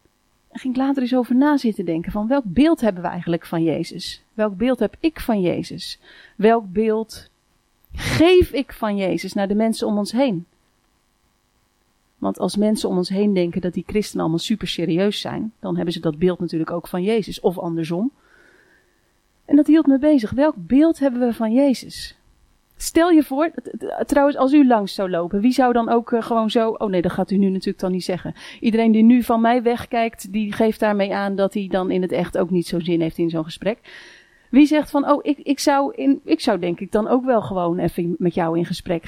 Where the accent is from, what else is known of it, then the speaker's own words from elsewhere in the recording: Woerden, Utrecht, Netherlands; Ik kom dus uit Woerden.